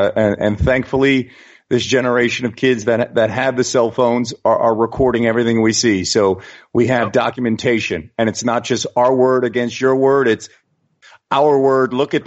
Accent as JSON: {"language": "English", "town": "Phoenixville", "region": "Pennsylvania", "country": "United States", "tie": "born or raised there", "also_born_or_lived": "Philadelphia", "said": "I was born in Philadelphia. I like to talk about that a lot, but I grew up actually in a town. Well, I grew up in a town called Phoenixville, Pennsylvania."}